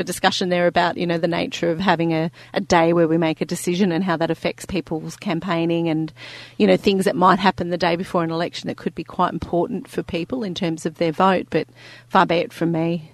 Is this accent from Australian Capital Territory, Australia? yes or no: no; New South Wales, Australia; born there; also born or lived in Victoria / Queensland; I was born in New South Wales, I've lived most of my life in Victoria but spent almost a decade in Queensland.